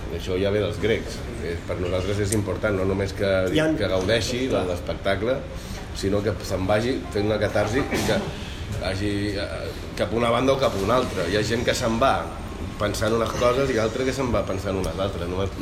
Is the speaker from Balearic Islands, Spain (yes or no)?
yes; Sineu, Balearic Islands, Spain; jo soc de Sineu, allà de Mallorca